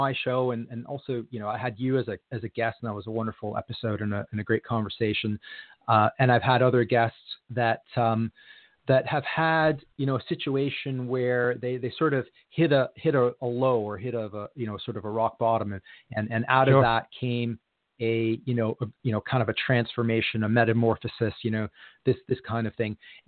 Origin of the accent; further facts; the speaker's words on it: Canada; also born or lived in Argentina / Ann Arbor, Michigan, United States; I was born in Argentina, actually. And I first moved to the U.S. when I was four, lived in Ann Arbor, Michigan for 3 years, and then we moved to Canada, and I grew up in Canada.